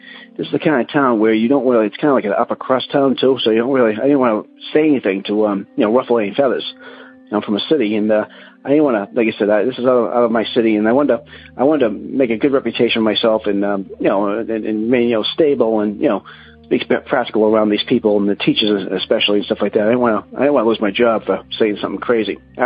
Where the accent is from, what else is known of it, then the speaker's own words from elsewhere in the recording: Massachusetts, United States; I'm from Massachusetts.